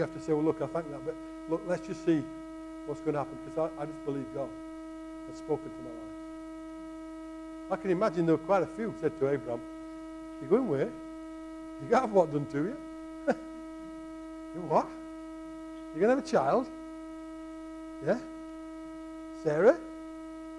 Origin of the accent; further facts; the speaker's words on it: Yorkshire and the Humber, United Kingdom; accent: Yorkshire; in my Yorkshire accent